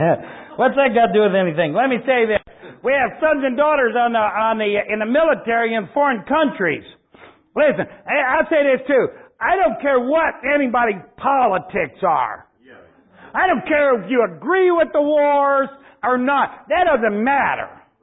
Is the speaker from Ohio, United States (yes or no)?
yes; Ohio, United States; also born or lived in Tennessee; Well, I was born in Tennessee and I was raised in Ohio. Therefore, I have dual citizenship.